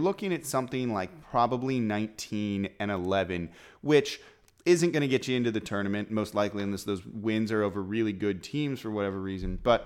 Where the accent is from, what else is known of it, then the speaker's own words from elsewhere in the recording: California, United States; I'm from California.